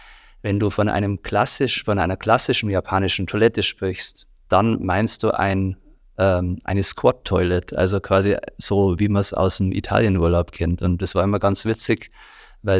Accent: Bischofswiesen, Bavaria, Germany; Ich bin aus Berchtesgaden, genauer gesagt Bischofswiesen, und lebe dort auf einem mehrere hunderte Jahre alten Bauernhof

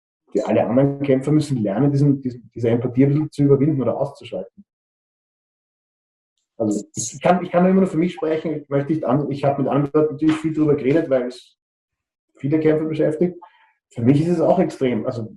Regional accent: East Germany, Germany; da geht es halt wirklich ans Eingemachte, wie man sagt, bei uns im Osten.

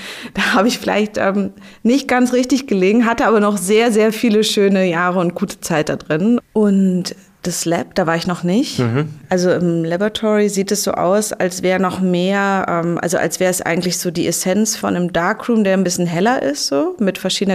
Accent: Berlin, Germany; so als Berlinerin, hier hetero aufgewachsen

